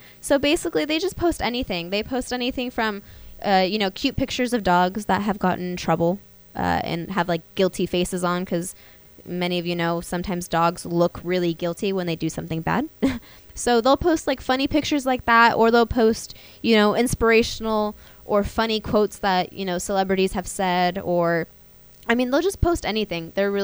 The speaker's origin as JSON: {"language": "English", "town": "Walnut Creek", "region": "California", "country": "United States", "said": "And like I mentioned earlier in the show, I am from Walnut Creek."}